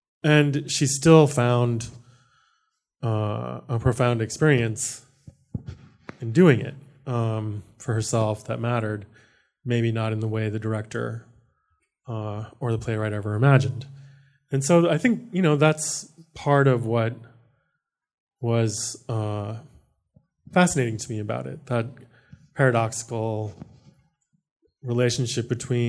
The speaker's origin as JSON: {"language": "English", "region": "Maine", "country": "United States", "tie": "born or raised there", "also_born_or_lived": "Guam / Truk / South Korea", "said": "growing up in Maine and coming from Guam, Truk, South Korea, these places that I'd lived before I lived in Maine at the age of 6."}